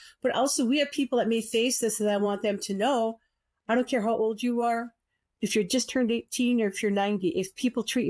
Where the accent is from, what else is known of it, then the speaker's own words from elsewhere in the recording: Wisconsin, United States; born there; And I told her I was born on the Menominee Reservation. And she said, "You're Indian?" And I said, "Yes, ma'am, I am."